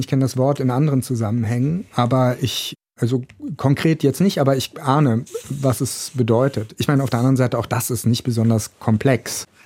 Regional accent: Cologne, North Rhine-Westphalia, Germany; born or raised there

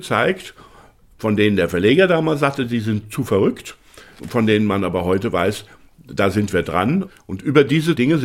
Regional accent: Wetzlar, Hesse, Germany; in meiner Heimatstadt in Wetzlar, das liegt relativ zentral in Deutschland

